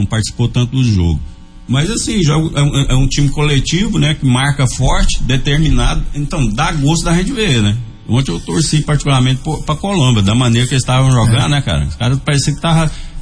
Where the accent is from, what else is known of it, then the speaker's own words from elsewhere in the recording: Brazil; Como brasileiro, eu vou torcer também, né?